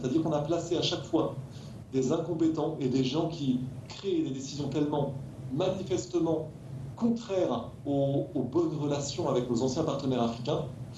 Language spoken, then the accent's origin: French; France; disons que je suis français